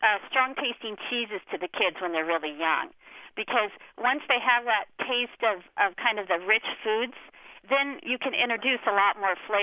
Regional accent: Portland, Oregon, United States; growing up in Northwest Portland in the 70s, there were a lot of artists.

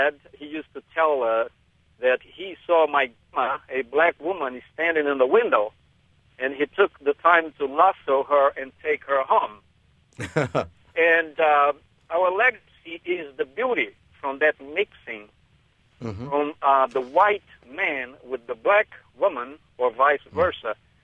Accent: Brazil; English is a second language; I was born and raised in Brazil

